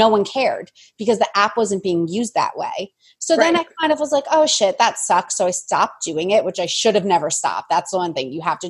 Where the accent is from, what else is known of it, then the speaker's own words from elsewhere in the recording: New Jersey, United States; And so I'm from New Jersey. So I'm like, New Jersey's food is like top notch.